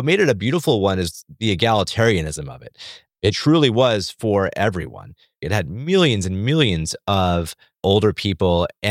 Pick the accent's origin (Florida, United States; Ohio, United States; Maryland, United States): Florida, United States; I'm from Florida. I grew up surrounded by older people